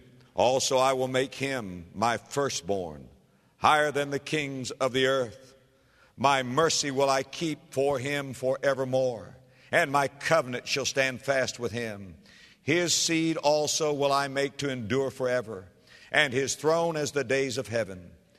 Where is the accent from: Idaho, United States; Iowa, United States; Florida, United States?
Florida, United States; West Palm Beach; the Gulf Stream that meanders about 3 miles off my hometown of West Palm Beach, Florida.